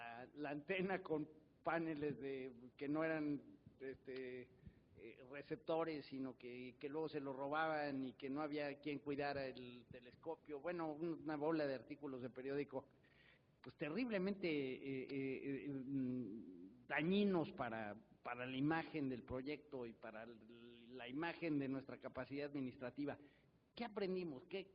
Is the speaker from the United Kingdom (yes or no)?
no; Mexico; ¿Qué aprendimos como mexicanos de meterle a un proyecto así de importante y así de grande?